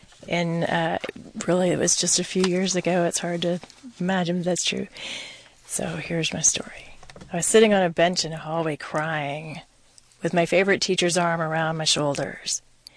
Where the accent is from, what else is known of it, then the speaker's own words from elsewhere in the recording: Houston, Texas, United States; now in Austin, United States; I grew up in Houston, so it's great to be